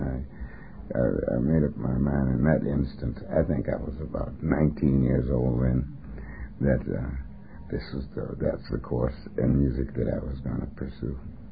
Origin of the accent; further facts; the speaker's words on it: Pontiac, Michigan, United States; born there; I was born in Pontiac, Michigan in 1927.